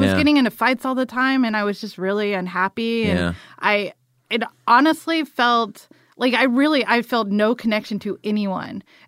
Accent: Morven, Georgia, United States; This little town called Morven that's outside of Valdosta.

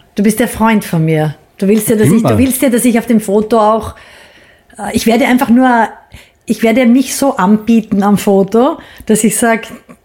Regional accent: Styria, Austria; als Steirerin lernst du mit 3 Skifahren, das ist klar.

